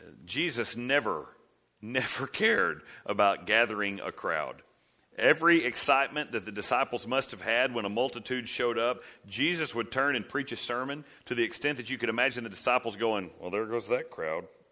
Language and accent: English; Texas, United States; I don't know if it's legend or not, but because we're from Texas, yeah, it happened, right?